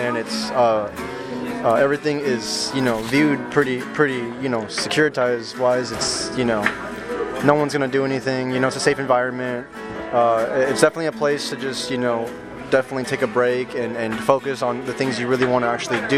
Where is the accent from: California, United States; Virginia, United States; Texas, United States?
California, United States; San Jose; Well, originally I'm from San Jose, but I went from county to county